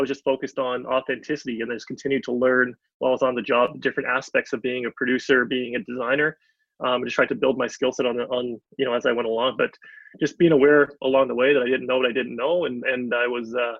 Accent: Vancouver, British Columbia, Canada; Both my parents were born in Trinidad, and I was so I was born here in Vancouver.

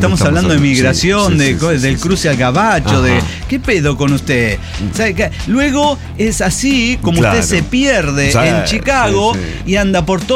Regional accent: Nuevo León, Mexico; Yo trabajaba de diseñador gráfico en una empresa de publicidad impresa allá en mi pueblo de Nuevo León, México.

